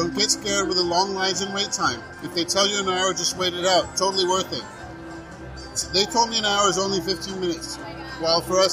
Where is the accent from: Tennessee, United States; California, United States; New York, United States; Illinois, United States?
New York, United States; Long Island; born there; because I was born in Long Island